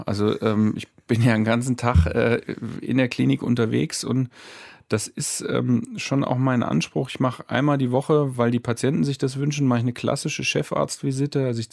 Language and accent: German; Stuttgart, Baden-Württemberg, Germany; born there; now in Homburg, Germany; Ich bin gebürtiger Stuttgarter, habe in Tübingen studiert und mich hat es damals aus hormonellen Beweggründen ins Saarland verschlagen.